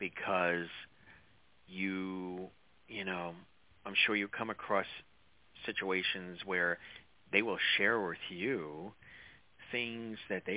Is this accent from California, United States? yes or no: no; Long Island, New York, United States; growing up out east on Long Island, exactly.